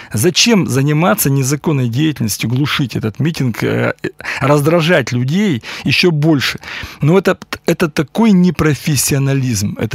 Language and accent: Russian; Perm, Perm Krai, Russia; я здесь, я никуда не делся, я пермяк